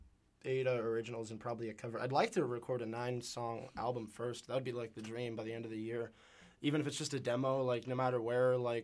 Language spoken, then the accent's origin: English; Benicia, California, United States; back in Benicia, California, my hometown.